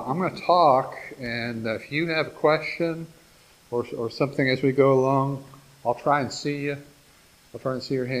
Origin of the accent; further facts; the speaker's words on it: Canton, Ohio, United States; also born or lived in Vienna, West Virginia; now in Lancaster, United States; I grew up in Canton. We married and we lived in Vienna, West Virginia for 25 years. And then moved to Lancaster.